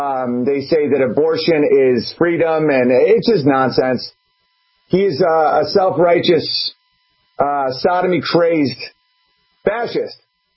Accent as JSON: {"language": "English", "region": "New York", "country": "United States", "said": "I'm from New York State, and I don't know a single person who's okay with what they just did."}